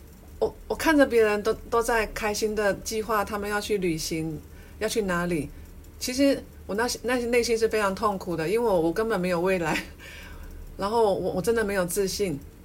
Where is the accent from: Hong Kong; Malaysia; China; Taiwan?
Taiwan; Miaoli County; 我是来自于苗栗，那我的父母亲哈都是白手起家